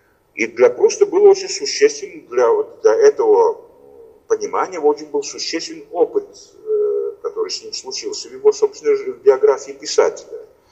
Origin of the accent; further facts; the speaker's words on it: Tbilisi, Georgia; в моем родном городе Тбилиси